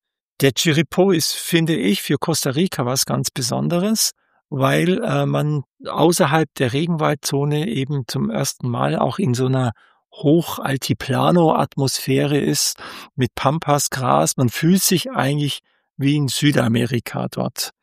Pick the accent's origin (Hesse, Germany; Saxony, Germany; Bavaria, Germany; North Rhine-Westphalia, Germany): Bavaria, Germany; weil ich komme zwar aus dem Allgäu mit den Bergen vor der Haustür